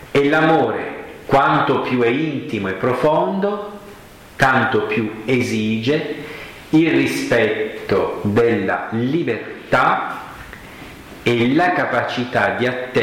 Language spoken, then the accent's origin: Italian; Apulia, Italy; accent: Apulian dialect; first language Apulian dialect; nel mio dialetto di origine, cioè la prima lingua che ho imparato, io ho imparato prima il dialetto e poi l'italiano dopo un pugliese